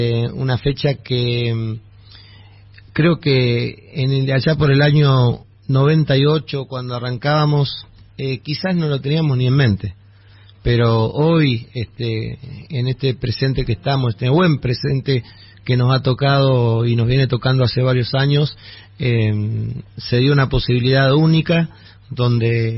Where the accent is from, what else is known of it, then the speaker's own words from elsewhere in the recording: Buenos Aires, Argentina; born there; yo soy nacido aquí en Buenos Aires, sí. En la zona norte. Y bueno, mi papá de Ramada Paso, departamento Itatí, Corrientes, y mi mamá de Margarita Belén Chaco.